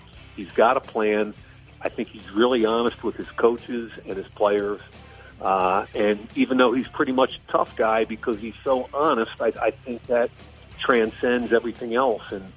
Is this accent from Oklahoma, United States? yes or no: no; Philadelphia, Pennsylvania, United States; I grew up in Philadelphia. My dad was a high school football coach in the Philly area.